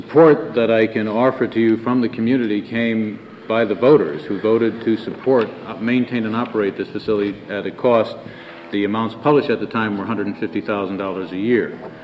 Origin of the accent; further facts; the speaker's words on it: Kenai, Alaska, United States; I'm from Kenai, representing the Kenai Arts and Humanities Council.